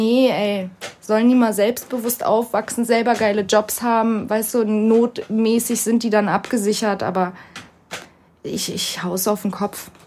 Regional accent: Berlin, Germany; also born or lived in Turkey; Ich meine, ich bin Berliner, schon fast gebürtig, also zwar in der Türkei geboren und dann nach Berlin, aber mit einem Jahr kann man schon fast sagen.

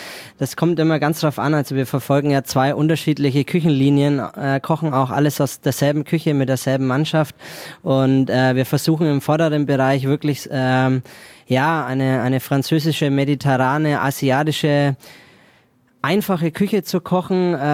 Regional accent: Heroldsberg, Bavaria, Germany; born there; Ja, Franke, gebürtig aus Heroldsberg.

